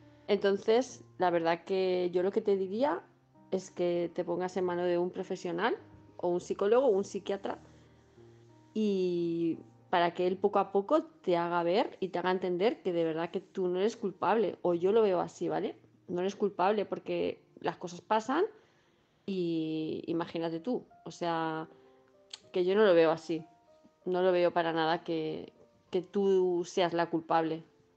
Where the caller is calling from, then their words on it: Palma de Mallorca, Balearic Islands, Spain; de Palma de Mallorca